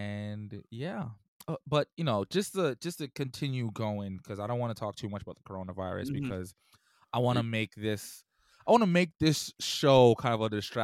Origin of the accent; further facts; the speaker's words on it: Jamaica; I'm Jamaican, so I have a lot of family who works in the hospital.